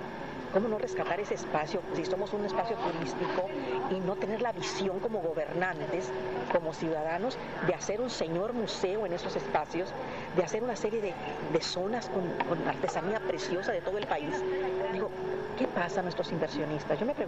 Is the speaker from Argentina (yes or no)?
no; Jalisco, Mexico; Y estoy hablando de mi tierra natal, de Jalisco